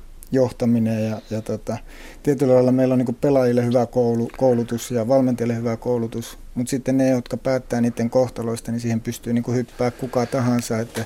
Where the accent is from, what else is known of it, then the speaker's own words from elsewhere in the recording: Jyväskylä, Central Finland, Finland; No mä oon tuolta Jyväskylästä kotoisin